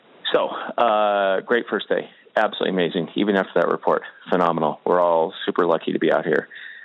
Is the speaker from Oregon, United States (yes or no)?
yes; Oregon, United States; Just super muddy, and I'm from Oregon, so that's saying something.